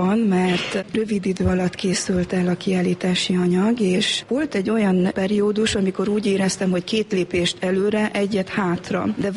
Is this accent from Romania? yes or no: yes; Transylvania, Romania; Isten kegyelméből én Erdélyben nőttem fel, ott születtem … fazekas mester, és ebben a családban így nevelkedtem.